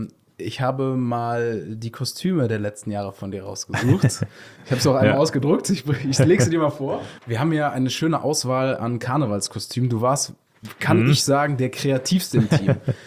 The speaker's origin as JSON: {"language": "German", "town": "Cologne", "region": "North Rhine-Westphalia", "country": "Germany", "tie": "born or raised there", "said": "als gebürtiger Kölner und kölsche Jung"}